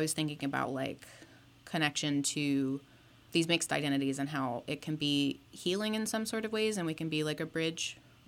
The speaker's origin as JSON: {"language": "English", "region": "Mississippi", "country": "United States", "said": "I'm also originally from Mississippi, so like that region of the United States."}